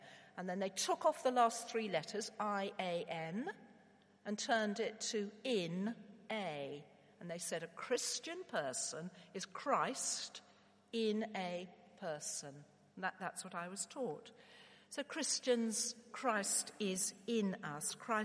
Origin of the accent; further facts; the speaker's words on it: Nottingham, East Midlands, United Kingdom; born there; also born or lived in Africa; now in Bristol, United Kingdom; Or do I say I come from Africa because that's where I was brought up? Or do I say I come from Nottingham? That's where I was born. But I only lived there for 8 weeks till we moved.